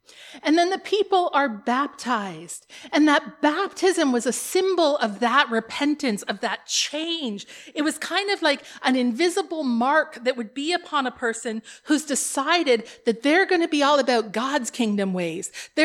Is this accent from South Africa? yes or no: no; Canada; born there; Because I was born here. If you're born here, you don't have to promise anything.